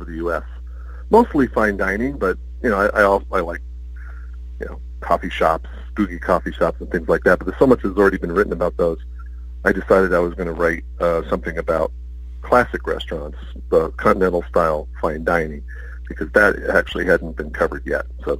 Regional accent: Hawaii, United States; I've been interested in preservation and architecture since I was a kid, growing up in Hawaii.

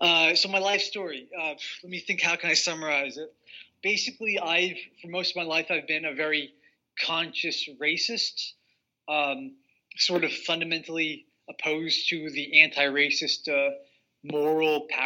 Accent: New Hampshire, United States; born there; I was born in 1987 in New Hampshire.

